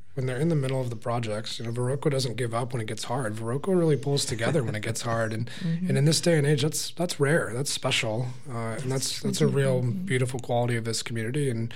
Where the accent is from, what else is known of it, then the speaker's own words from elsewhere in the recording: Portland, Oregon, United States; also born or lived in Los Angeles; I come from the West Coast, Portland, Oregon, and Los Angeles, and those communities are beautiful in their own right.